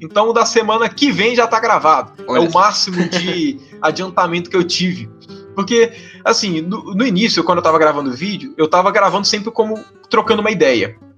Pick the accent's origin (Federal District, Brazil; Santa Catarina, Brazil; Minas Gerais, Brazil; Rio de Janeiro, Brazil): Minas Gerais, Brazil; Eu tenho uns vícios de linguagem, umas expressões a mais aqui de Minas